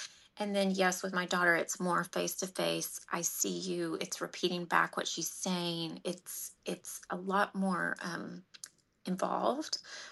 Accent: Amarillo, Texas, United States; now in Dallas, United States; I see this more in Dallas. I grew up in Amarillo.

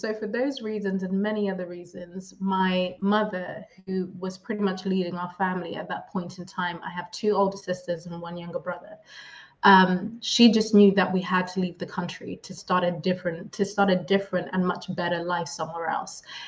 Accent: Zimbabwe; first language Shona; English is a second language; So I was born and raised in Zimbabwe.

